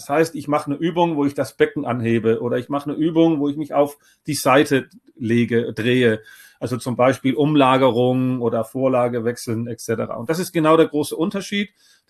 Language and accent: German; Denmark; ich komme ja aus Dänemark.